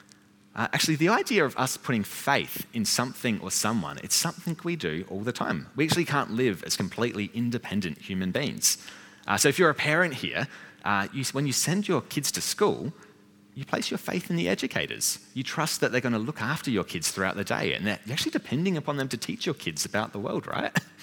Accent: Australia; I think as Aussie Christians, we don't really use the language of brothers and sisters very much.

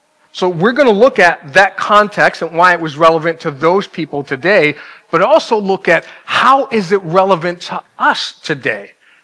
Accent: New York City, New York, United States; because like born and raised in New York City, we had no sheep.

